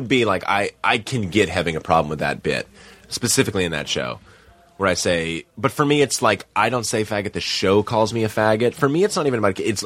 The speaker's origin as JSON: {"language": "English", "town": "Boston", "region": "Massachusetts", "country": "United States", "said": "I feel it. I mean, I'm from Boston, so I get this."}